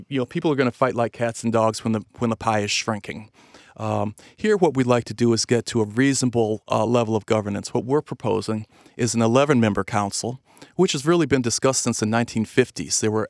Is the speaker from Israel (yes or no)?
no; Cleveland, Ohio, United States; And I'll talk to you as somebody born and raised in Cleveland.